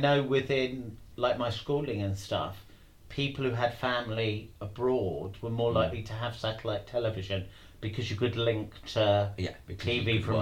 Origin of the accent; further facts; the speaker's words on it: England, United Kingdom; it's American and we're not Americans, we're English.